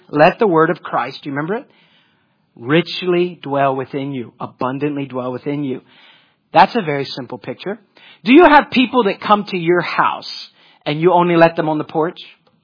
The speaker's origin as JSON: {"language": "English", "town": "Columbus", "region": "Ohio", "country": "United States", "tie": "born or raised there", "said": "Listen, I grew up in Columbus, Ohio, and I got married to a Mississippian."}